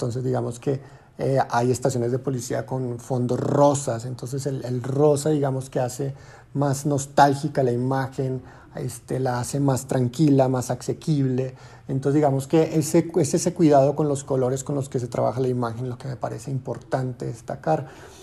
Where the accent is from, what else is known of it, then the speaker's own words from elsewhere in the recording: Colombia; siendo colombiano, tengo un nivel de conciencia de lo que significan estos personajes